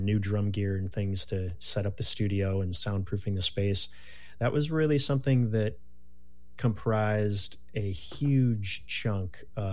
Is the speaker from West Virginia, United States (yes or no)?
no; Wisconsin, United States; moved away as an adult; also born or lived in Terre Haute, Indiana / Minnesota; now in Oregon, United States; I was born in Terre Haute, Indiana, a place that I don't remember much about because I left when I was very young, but lived most of my growing up years in various spots of Wisconsin and Minnesota. And eventually in 06, moved myself out this way to Oregon.